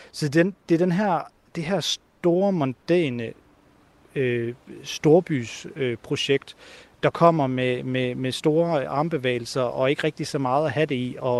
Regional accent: Region of Southern Denmark, Denmark; Altså, jeg indrømmer gerne, jeg er fra Sønderjylland

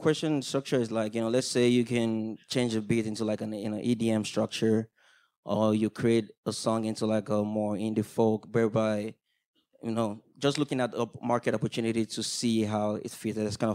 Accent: Nigeria; now in Austin, United States; I'm from Nigeria, but I live in Austin now.

